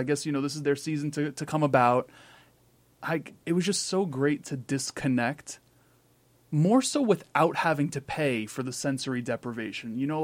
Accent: Queens, New York, United States; listen, I'm born and raised in Queens. You know, like it's hustle bustle, 10 minutes from the city

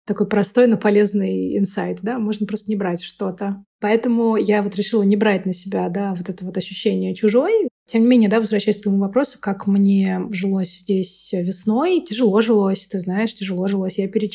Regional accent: Moscow, Russia; now in Tbilisi, Georgia; всю жизнь прожила в Москве, и в Тбилиси я только последние 3 года, да, поэтому для русских в России я всегда была грузинка, для грузин в Грузии я эта, которая из Москвы приехала.

